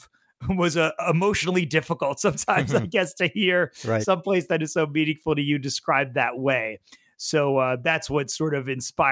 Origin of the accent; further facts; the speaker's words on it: New York City, New York, United States; I was growing up in New York City in Queens in the 90s, and my parents were late to the cable news game.